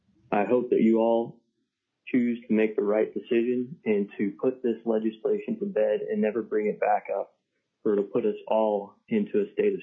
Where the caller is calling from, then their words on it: Anchorage, Alaska, United States; I'm calling in from Anchorage, and I'm representing myself and my family.